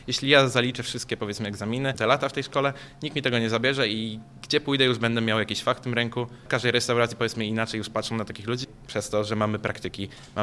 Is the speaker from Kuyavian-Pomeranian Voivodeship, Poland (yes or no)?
yes; Kikół, Kuyavian-Pomeranian Voivodeship, Poland; now in Toruń, Poland; Pochodzę z Kikoła, ale mieszkam tutaj w internacie.